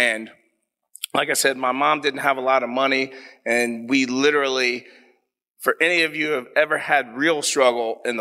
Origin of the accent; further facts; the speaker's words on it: Columbus, Ohio, United States; I'm a proud, born and raised Columbus native, South Side. And growing up on the South Side, I had two different lives. First, I grew up in German Village.